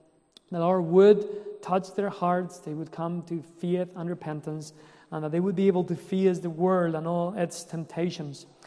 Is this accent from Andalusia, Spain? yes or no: no; Elche, Valencian Community, Spain; also born or lived in Alicante; I was brought up in cities in Spain, Elche and Alicante.